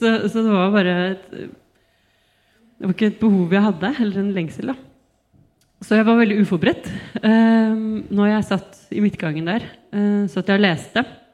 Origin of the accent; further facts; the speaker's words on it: Oslo, Norway; Jeg er 39 år. Jeg har vokst opp i Oslo. Jeg er sykepleier.